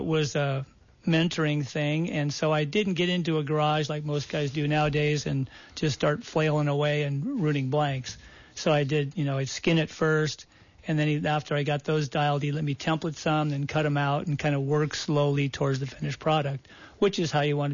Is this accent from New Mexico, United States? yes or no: no; Santa Monica, California, United States; So when I was a kid, I grew up in Santa Monica, beach kid, body surf, swim, whole deal.